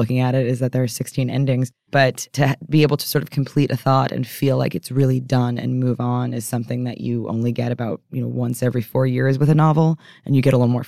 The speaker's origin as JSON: {"language": "English", "region": "New York", "country": "United States", "said": "I'm sorry. I'm a New Yorker."}